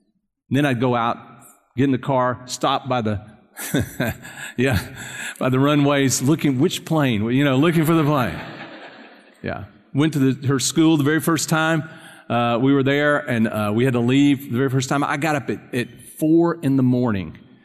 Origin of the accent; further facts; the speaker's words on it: South Carolina, United States; moved away as an adult; now in Texas, United States; when I moved from South Carolina to Texas, and I knew my parents thought he'll probably never move back, and I haven't, you know, I've been here ever since then